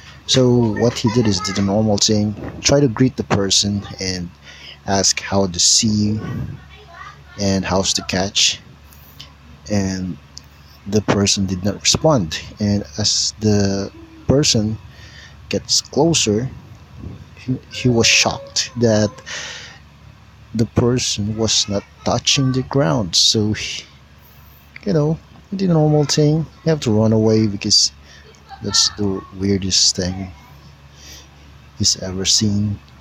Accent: Philippines; So it was in southern Philippines, where I also grew up.

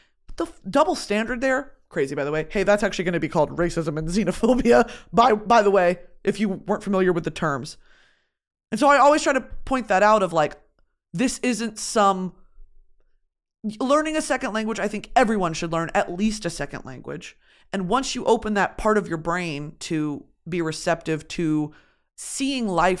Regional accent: the South, United States; because he's from Chicago, I'm from the South. It's just such a distinctly different walk of life.

